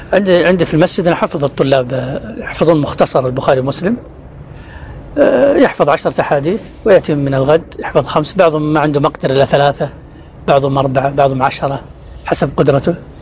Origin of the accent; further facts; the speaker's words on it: Mecca, Makkah Province, Saudi Arabia; أنا من مكة